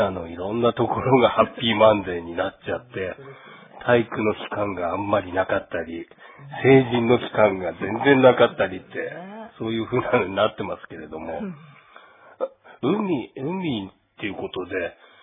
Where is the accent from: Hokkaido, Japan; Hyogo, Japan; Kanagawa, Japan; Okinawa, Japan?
Hokkaido, Japan; Asahikawa; now in Hidaka, Japan; 自分もねあの内陸の旭川育ちなんで